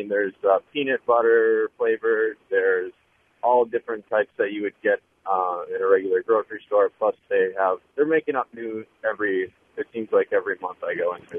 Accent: Wisconsin, United States; I'm from Wisconsin, so I think I have a good palate for ice cream.

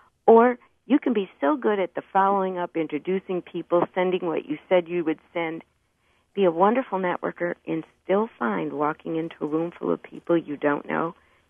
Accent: Chicago, Illinois, United States; I'm originally from Chicago, and you know that's old politics.

